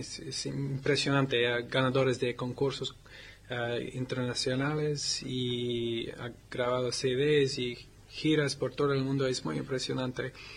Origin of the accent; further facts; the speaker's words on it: Australia; Spanish is a second language; Y entonces estoy orgulloso en mi país, y las guitarristas son buenas.